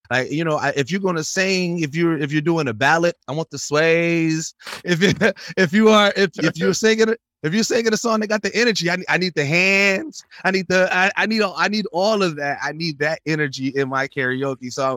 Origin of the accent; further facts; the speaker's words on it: Milwaukee, Wisconsin, United States; So being born and raised in Milwaukee, that was a constant with those bars.